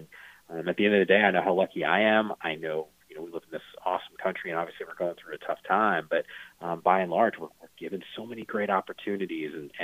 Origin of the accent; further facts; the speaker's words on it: New York, United States; I grew up just outside of New York City